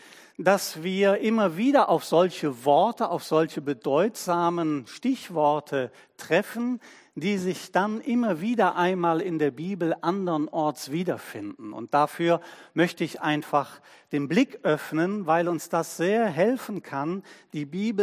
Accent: Cologne, North Rhine-Westphalia, Germany; born there; Und ich bin in Köln geboren

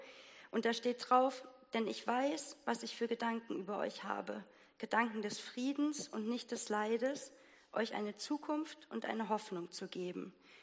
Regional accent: Bavaria, Germany; Ich bin in der FEG in Bayern groß geworden.

